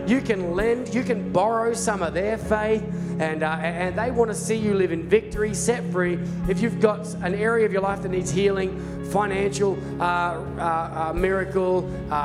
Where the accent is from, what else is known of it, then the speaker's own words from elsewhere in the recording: Australia; Sorry, I'm Australian and we're absolute coffee snobs, all right?